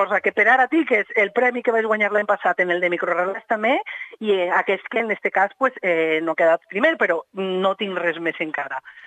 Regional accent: Vinaròs, Valencian Community, Spain; Jo sóc de Vinaròs i estic a l'Institut Vilaplana de Vinaròs.

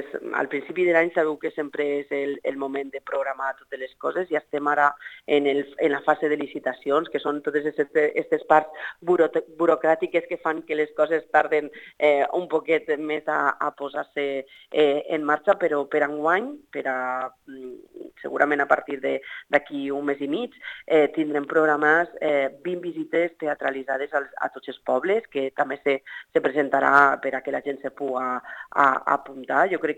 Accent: Càlig, Valencian Community, Spain; nosaltres soc de Càlig

